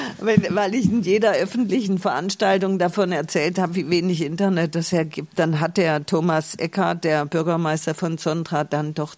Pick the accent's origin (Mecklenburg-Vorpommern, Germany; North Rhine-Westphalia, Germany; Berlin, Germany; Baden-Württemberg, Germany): Baden-Württemberg, Germany; Tuttlingen; born there; moved away as an adult; Also es ist zumindest mehr Heimat als jetzt irgendein anderer Ort oder Tuttlingen, wo ich geboren bin, weil dort war ich nur 18 Jahre, hier bin ich bald 30 dieses Jahr, 30 Jahre.